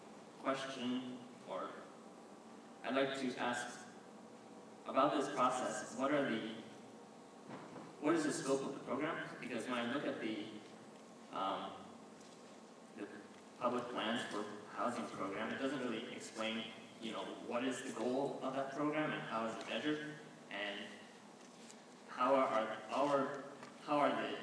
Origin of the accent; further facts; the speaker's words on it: California, United States; from the Ingleside.